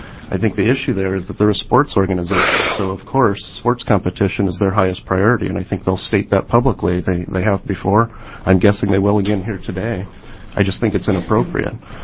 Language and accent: English; Eugene, Oregon, United States; I'm from Eugene.